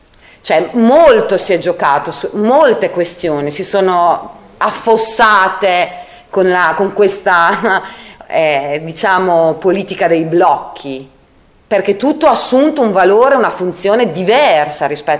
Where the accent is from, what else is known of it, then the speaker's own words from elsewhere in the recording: Campogalliano, Emilia-Romagna, Italy; come aveva vissuto Campo Gagliano, quindi il mio paese, il mio territorio